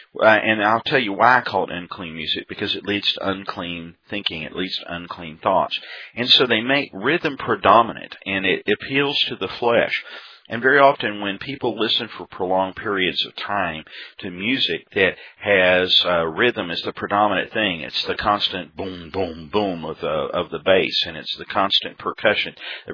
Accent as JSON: {"language": "English", "region": "Texas", "country": "United States", "tie": "born or raised there", "said": "the old country and western songs that I grew up with out in West Texas"}